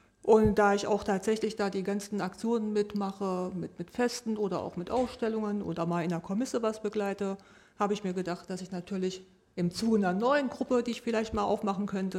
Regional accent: Lower Saxony, Germany; Ich komme aus dem Landkreis Wolfenbüttel tatsächlich, so zwischen Goslar und Braunschweig gelegen.

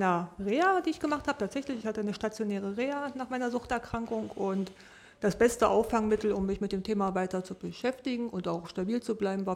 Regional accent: Lower Saxony, Germany; Ich komme aus dem Landkreis Wolfenbüttel tatsächlich, so zwischen Goslar und Braunschweig gelegen.

